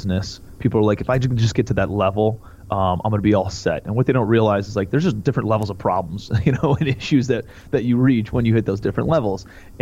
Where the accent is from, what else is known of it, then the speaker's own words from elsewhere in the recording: Cleveland, Ohio, United States; also born or lived in New York City / Charleston; I'm from Cleveland, Ohio. So the land, and grew up in Cleveland, went to school in Ohio, moved out to New York City, lived there for about a year and a half.